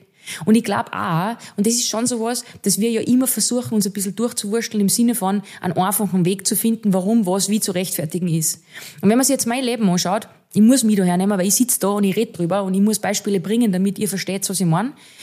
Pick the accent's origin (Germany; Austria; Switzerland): Austria; das ist einfach das System bei uns in Österreich oder generell geschuldet